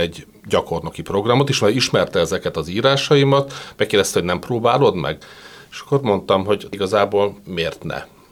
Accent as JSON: {"language": "Hungarian", "region": "Budapest", "country": "Hungary", "tie": "born or raised there", "said": "Én Budapesten születtem, itt nőttem föl, jártam hittanra, tehát a Bécsi kaputér volt nekem úgymond a kezdő anyagyülekezetem."}